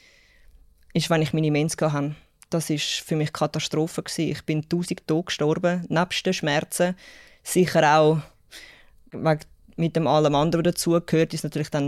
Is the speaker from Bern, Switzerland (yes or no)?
no; Zurich, Switzerland; ich bin 37. Ich bin in Zürich aufgewachsen.